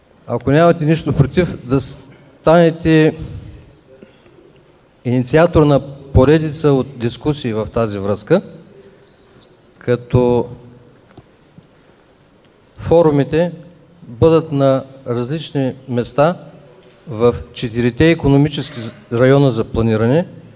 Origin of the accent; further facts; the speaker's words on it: Varna, Varna Province, Bulgaria; капитан далечно плаване, от Варна съм